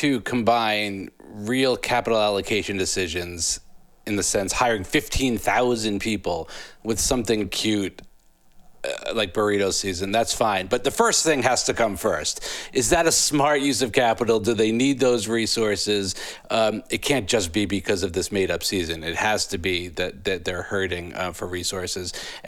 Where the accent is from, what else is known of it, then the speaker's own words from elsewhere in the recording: New York, United States; Absolutely. I'm from New York. We don't eat pineapple pizza